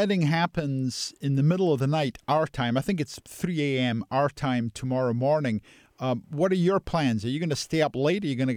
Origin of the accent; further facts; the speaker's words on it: Scotland, United Kingdom; I'm from Scotland, so I say scones.